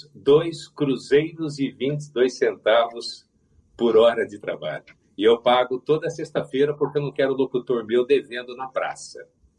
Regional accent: Araras, São Paulo, Brazil; Como eu morava lá em Araras e fui criado lá

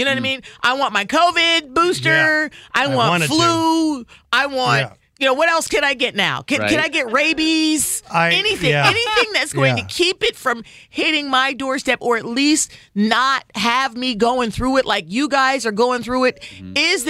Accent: New Jersey, United States; I grew up in New Jersey. There were a lot of Jewish kids in my community

